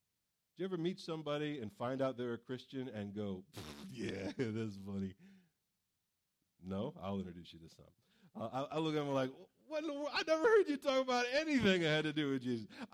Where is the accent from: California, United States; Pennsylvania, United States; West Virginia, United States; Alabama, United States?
West Virginia, United States; I'm from West Virginia. I have to prove to people I can count and do multiplication.